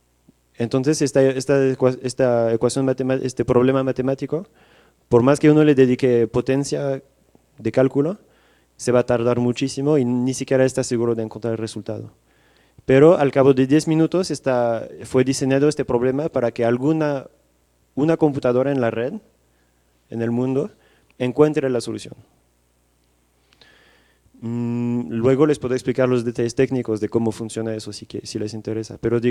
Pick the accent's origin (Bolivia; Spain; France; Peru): France; now in Mexico; Yo soy de Francia y en mi país para todo, cualquier torta, cualquier chicle, la gente paga con tarjeta de crédito.